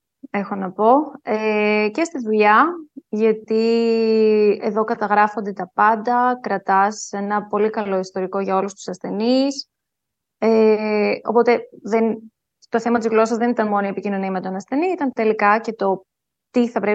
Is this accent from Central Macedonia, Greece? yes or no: yes; Thessaloniki, Central Macedonia, Greece; Ναι, γεννήθηκα και μεγάλωσα στην Θεσσαλονίκη. Στη Θεσσαλονίκη σπούδασα, στο Αριστοτέλειο Πανεπιστήμιο.